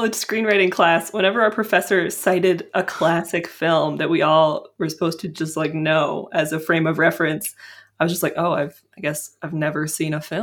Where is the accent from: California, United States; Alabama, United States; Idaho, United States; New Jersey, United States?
California, United States; Los Angeles; from Los Angeles.